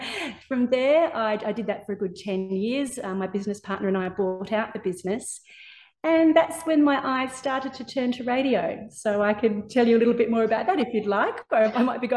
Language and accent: English; Adelaide, South Australia, Australia; Well, I grew up in Adelaide. I studied here.